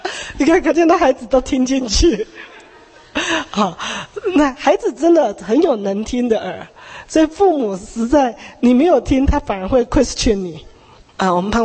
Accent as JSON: {"language": "Chinese", "country": "China", "said": "那我们中国人，我们基督徒实在要把握这个权利，让他从小就要会国语。"}